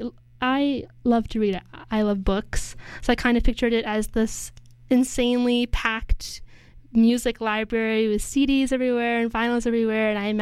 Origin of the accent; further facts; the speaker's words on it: Vancouver, British Columbia, Canada; also born or lived in Salt Spring Island, Canada; I grew up here in Vancouver, but I moved to Salt Spring Island for high school.